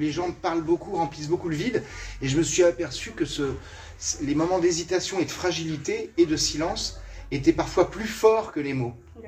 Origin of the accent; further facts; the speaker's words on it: Lyon, Auvergne-Rhône-Alpes, France; moi je suis lyonnais et on s'est installé en Bourgogne. On est en Bourgogne depuis qu'on a des enfants.